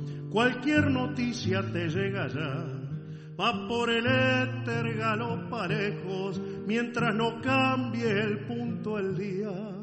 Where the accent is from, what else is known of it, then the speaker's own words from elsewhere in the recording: Comodoro Rivadavia, Chubut, Argentina; Soy nacido en Comodoro Rivadavia, en la provincia del Chubut, criado en un ambiente rural, criado entre las ovejas, criado entre las chacras. Viví toda mi niñez y mi adolescencia en el campo.